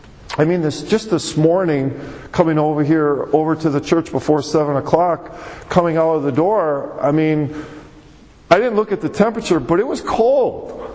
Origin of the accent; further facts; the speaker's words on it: Milwaukee, Wisconsin, United States; Back that we grew up in Milwaukee, and they were in the news